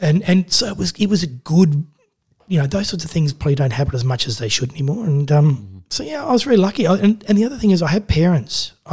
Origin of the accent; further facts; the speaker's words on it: Adelaide, South Australia, Australia; I grew up in Adelaide, so most of the kids I went to school